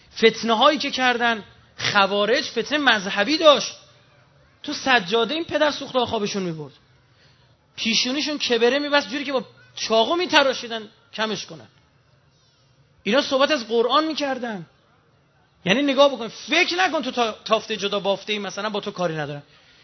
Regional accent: Iran; ما ایرانیام خیز برداشتیم برای ظهور دیگه

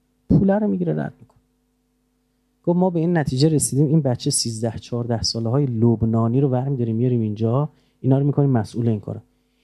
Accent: Iran; آقا ما ایرانیم

